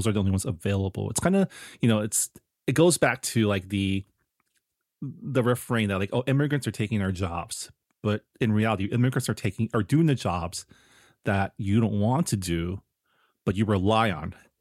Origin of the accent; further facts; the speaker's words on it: Toronto, Ontario, Canada; born there; So I was born in Toronto, but I didn't grow up there, but I do have family there, so I visit a lot.